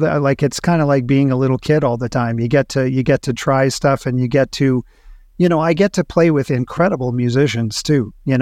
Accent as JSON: {"language": "English", "town": "Winnipeg", "region": "Manitoba", "country": "Canada", "tie": "born or raised there", "also_born_or_lived": "Montreal", "lives_now": "Toronto, Canada", "said": "I grew up in Winnipeg, and I moved away and studied music in university and lived in Montreal for 4 years, and then I moved to Toronto, and I've been in Toronto kind of ever since."}